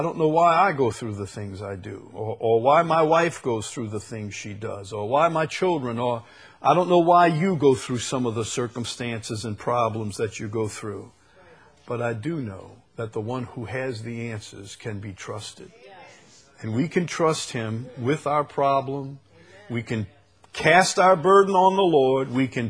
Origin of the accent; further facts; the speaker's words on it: Chalmette, Louisiana, United States; You have to forgive my ain't, you know. I'm from Chalmette. I never did learn proper grammar.